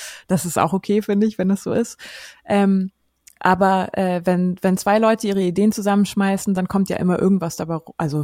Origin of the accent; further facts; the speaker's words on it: Hamburg, Germany; wir kommen ja alle aus Hamburg